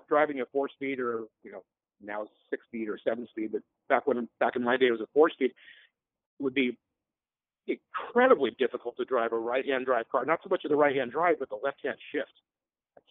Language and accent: English; Sacramento, California, United States; I'm from Sacramento, so it actually was quite pleasant.